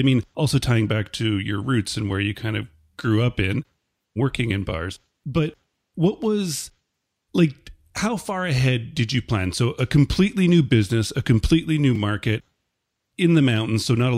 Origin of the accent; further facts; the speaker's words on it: Canada; being a Canadian